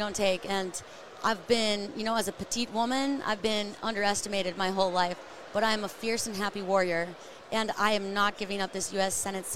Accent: Utah, United States; because in my home state of Utah, the average person dies 2 years early because of the air quality.

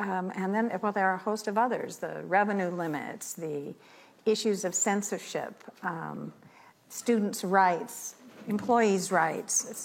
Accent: Illinois, United States; also born or lived in Edgerton; I was born in Edgerton, but don't tell this against me. I was raised in northwestern Illinois, but always close to Wisconsin.

